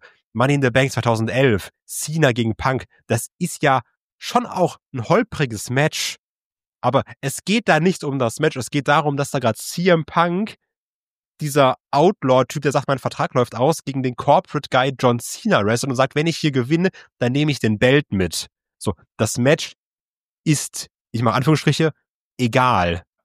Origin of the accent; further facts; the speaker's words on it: Germany; Und dann sagt er so, ja, woher kommt ihr? Ich so, ja, Germany.